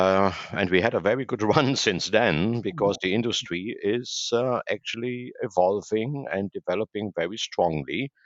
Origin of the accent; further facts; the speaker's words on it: Germany; now in Boca Raton, United States; I'm originally from Germany. I'm also an American citizen. I live here in Boca Raton, Florida, since more than 20 years.